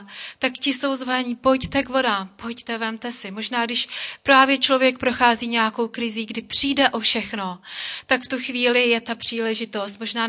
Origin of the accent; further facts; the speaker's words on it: Opava, Moravian-Silesian Region, Czechia; now in Karlovy Vary, Czechia; já pocházím fakt jako z Opavy napříč republikou